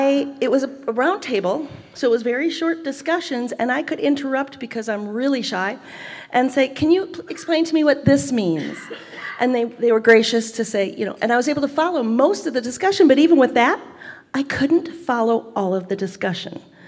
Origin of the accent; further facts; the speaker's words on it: San Diego, California, United States; I'm an alcoholic, and I'm from Area 8, San Diego, and I do not speak Spanish natively, but I gotta try.